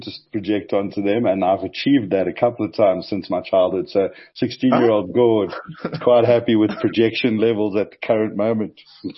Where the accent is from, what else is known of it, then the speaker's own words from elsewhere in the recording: South Africa; I didn't want him to carry my bag because I'm South African.